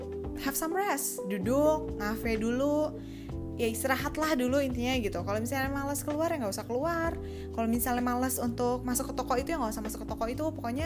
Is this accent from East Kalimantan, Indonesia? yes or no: no; Bandung, West Java, Indonesia; kayak dari Bandung juga ya, gue juga dari Bandung loh